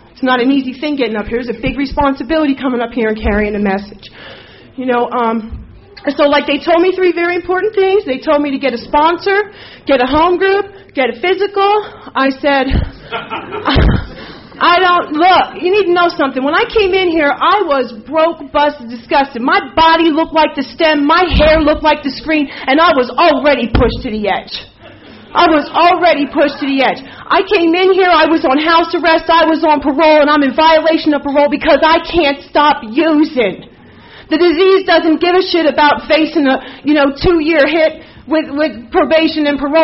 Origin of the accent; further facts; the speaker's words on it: Allentown, Pennsylvania, United States; My sponsor, I'm from Allentown, Pennsylvania.